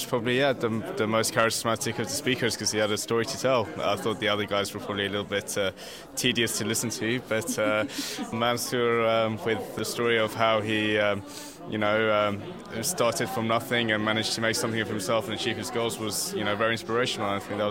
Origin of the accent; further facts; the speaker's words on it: London, United Kingdom; I used to label myself as a little Iranian arms dealer, you know, because, the Iran-Iraq war was going on, and I was brought up in North London